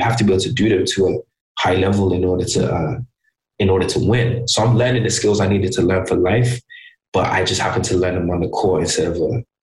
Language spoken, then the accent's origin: English; England, United Kingdom; It kind of made me hungrier, I think, growing up in England, because where I grew up, like, I didn't grow up in London. I went to theater school in London, but I grew up in, it's a small city. It's a very industrial city.